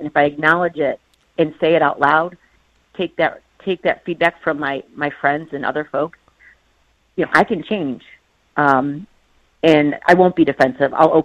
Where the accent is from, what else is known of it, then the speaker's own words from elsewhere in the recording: Fairport, New York, United States; I was raised in Fairport, and I went to private school